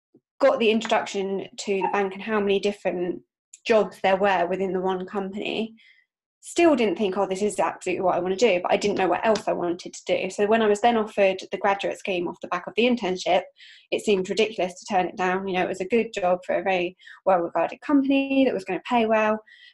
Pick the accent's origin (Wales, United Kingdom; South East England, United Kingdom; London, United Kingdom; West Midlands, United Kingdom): South East England, United Kingdom; now in Bournemouth, United Kingdom; I'm not from Bournemouth originally. I'm from Sussex, so kind of nearer to Brighton. So I had moved to Bournemouth specifically for the job.